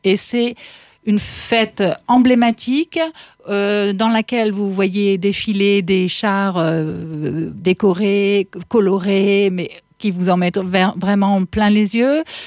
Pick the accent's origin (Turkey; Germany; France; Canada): France; Grand Est; moi, je suis Lorraine hein, d'origine. J'habitais près de la frontière luxembourgeoise, mais ma culture est Lorraine.